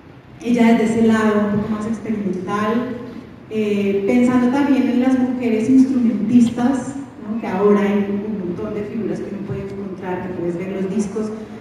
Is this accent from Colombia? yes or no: yes; Colombia; soy de Colombia, si en Colombia no. No hay tantas escuelas, no había de hecho escuelas de jazz